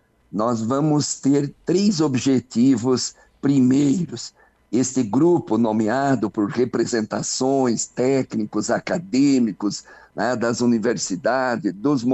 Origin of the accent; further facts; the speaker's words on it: Santa Catarina, Brazil; E como catarinense, primeiro agradecer ao povo de Santa Catarina